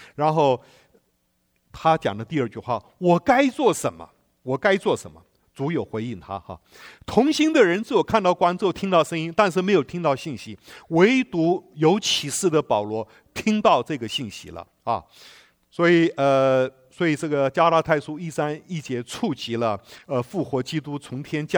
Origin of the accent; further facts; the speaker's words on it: Taiwan; now in United States; 我们小时候在台湾乡下那个杀鸡都是把血放进才能吃的